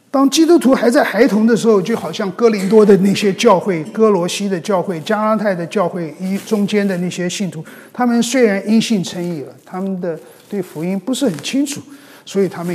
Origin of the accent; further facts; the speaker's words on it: China; 我们中国人很容易我们就归回到别人教导我们的这些做人的大道理